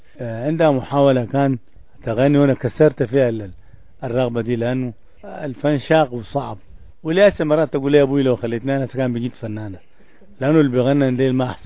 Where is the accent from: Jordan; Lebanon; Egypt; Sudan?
Sudan; Kassala; born there; من مواليد 1/1/41 كسلة غرب القاش.